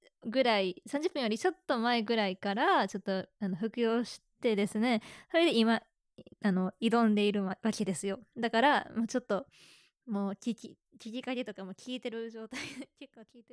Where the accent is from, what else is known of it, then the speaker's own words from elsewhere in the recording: Kansai, Japan; accent: Kansai dialect; 関西人なので、基本は関西弁なんですけど